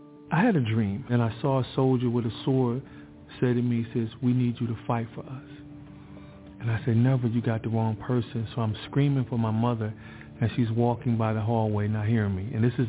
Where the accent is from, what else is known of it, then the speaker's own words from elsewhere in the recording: Detroit, Michigan, United States; Growing up in Detroit as a young boy, I faced many challenges because at 6 years old, my mother and father, they divorced.